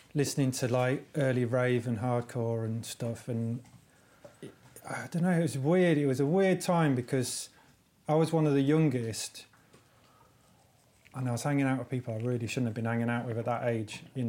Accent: England, United Kingdom; born or raised there; also born or lived in Lilongwe, Malawi

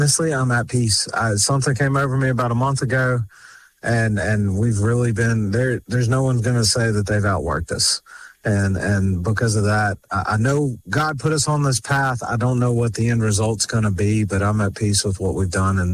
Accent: Alabama, United States; So, I grew up in Baldwin County.

